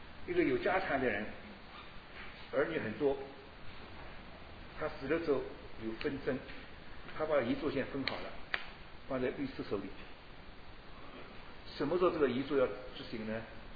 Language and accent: Chinese; China; 我们中国人呢，只爱中国人一份，中国人传福音是传给中国人